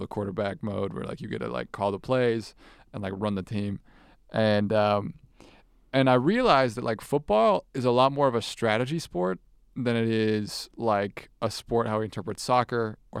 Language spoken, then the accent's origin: English; United States; As an American, I accept – soccer.